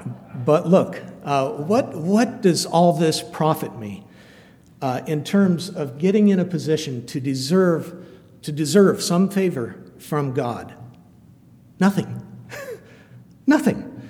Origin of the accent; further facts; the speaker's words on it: Iowa, United States; I'm from Iowa. The heartland of America.